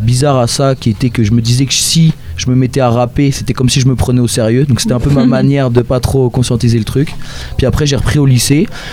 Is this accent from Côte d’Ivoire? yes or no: no; Caen, Normandy, France; on fait du rap, on vient de Caen. Moi, j'ai 24 ans